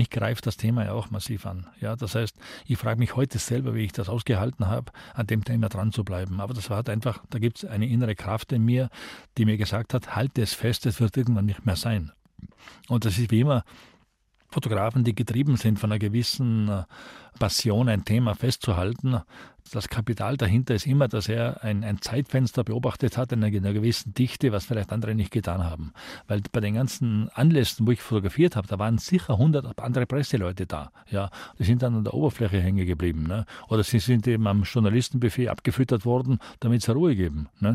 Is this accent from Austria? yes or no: yes; Tyrol, Austria; ich in Tirol mit Ausstellungen null präsent bin. Oder ich mache auch keine Buchvorstellungen in meiner Heimat.